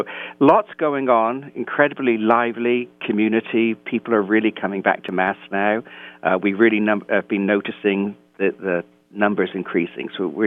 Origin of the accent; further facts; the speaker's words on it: South West England, United Kingdom; No, I'm a British Celt rather than an Irish Celt. So I'm from Cornwall, which is in the southwest of England